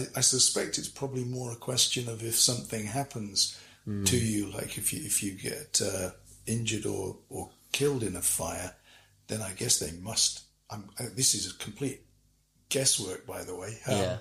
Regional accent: West Midlands, United Kingdom; moved away; But having both been living in London before that, but I moved to London from Shropshire, and Shropshire's where I did most of my main growing up.

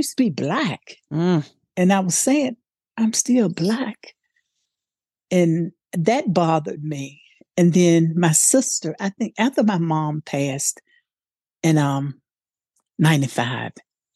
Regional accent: North Carolina, United States; because growing up in North Carolina, the men in North Carolina back in the days when I was growing up, they would beat on their wives.

